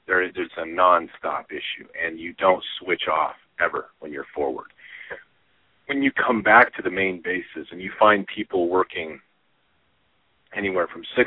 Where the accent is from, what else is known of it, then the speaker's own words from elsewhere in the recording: United States; found myself outside my home country as we were being attacked.